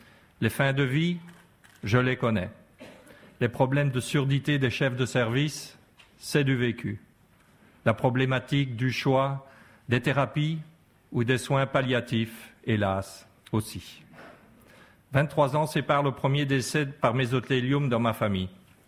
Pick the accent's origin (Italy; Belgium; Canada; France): Belgium; Brussels; je viens de Bruxelles.